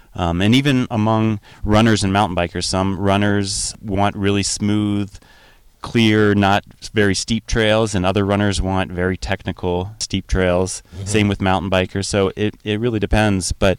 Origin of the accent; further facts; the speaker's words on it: Blacksburg, Virginia, United States; from Blacksburg, Virginia.